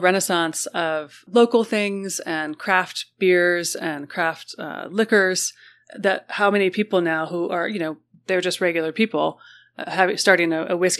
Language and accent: English; Massachusetts, United States; Oh, of course. St. Joseph. And my home state.